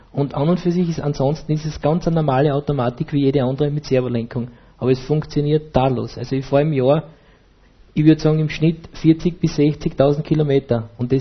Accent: Styria, Austria; ich bin aus der Steiermark, aus der Obersteiermark

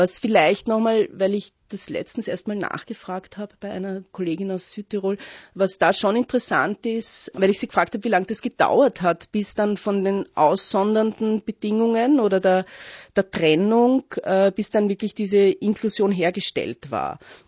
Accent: Vienna, Austria; moved away; Ich lebe ja jetzt seit 12 Jahren, bin ursprünglich aus Wien, aber lebe seit 12 Jahren in Tirol

